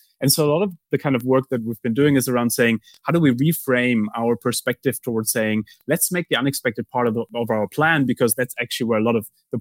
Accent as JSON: {"language": "English", "country": "Germany", "tie": "born or raised there", "said": "I grew up in Germany."}